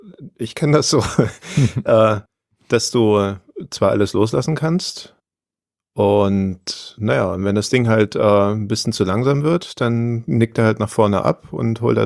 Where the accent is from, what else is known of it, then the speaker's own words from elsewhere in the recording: East Germany, Germany; ich bin ja im Osten groß geworden, war bei der NVA hier